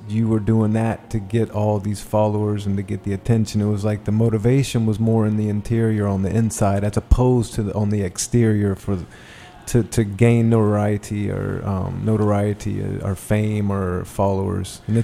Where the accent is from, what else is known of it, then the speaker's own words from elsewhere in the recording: the South, United States; I grew up